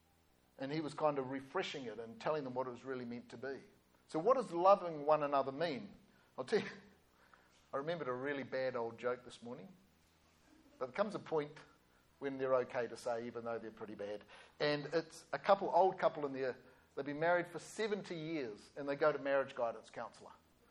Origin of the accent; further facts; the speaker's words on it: Stokes Valley, Wellington, New Zealand; I was brought up in Stokes Valley.